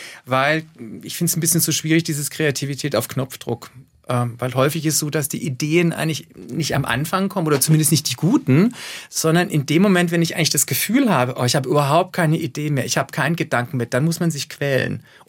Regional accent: Pforzheim, Baden-Württemberg, Germany; Ich komme aus Pforzheim, in der Tat.

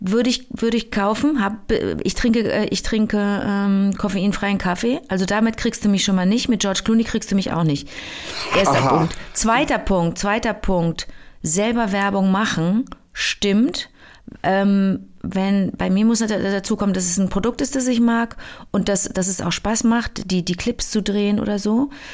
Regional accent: Cologne, North Rhine-Westphalia, Germany; ich drehe gerade in München und bin aber eigentlich Kölnerin

